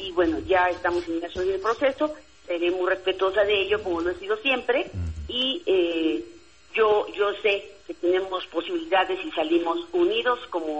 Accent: Hidalgo, Mexico; Mira, yo soy hidalguense y llevo una carrera de más de 30 años

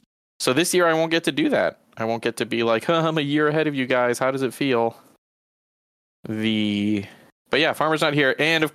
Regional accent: United States; And by we, I mean the United States. I'm an American.

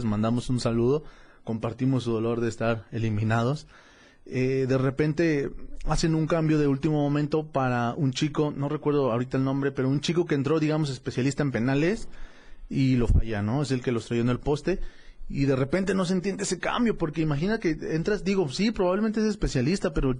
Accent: Tonalá, Jalisco, Mexico; a todos mis hermanos tonaltecas, que les mando un saludo, ya saben que yo soy de allá de Tonalá

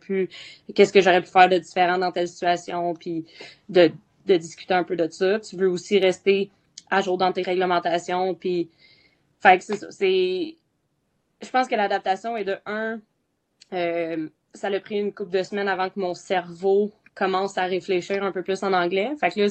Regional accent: Quebec, Canada; moved away; Quand je suis partie du Québec, moi, je suis partie avec l'idée en tête qu'il était hors de question que je revienne au Québec sans un contrat pour les ligues mineures.

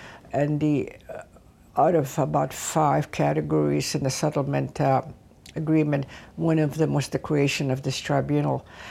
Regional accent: Saskatchewan, Canada; now in Toronto, Canada; I'm a Cree from the Kano Lake Indian Reserve in Saskatchewan. And I have practiced law in out of Toronto

